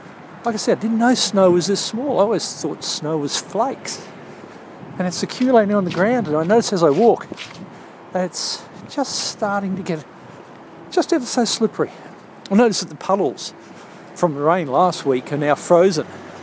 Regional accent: Toowoomba, Queensland, Australia; One of the coldest experiences of my life was growing up in Toowoomba

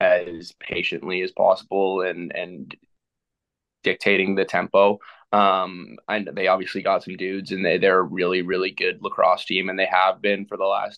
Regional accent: Canada; we grew up in Canada, not as many kids play football as they do in the States.

